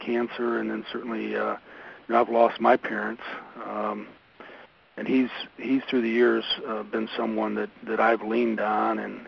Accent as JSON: {"language": "English", "town": "Monroeville", "country": "United States", "tie": "born or raised there", "said": "It is my hometown, next to my dad."}